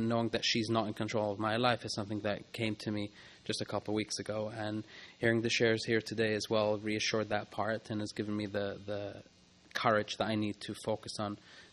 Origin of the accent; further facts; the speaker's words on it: Montreal, Quebec, Canada; from Montreal, Canada.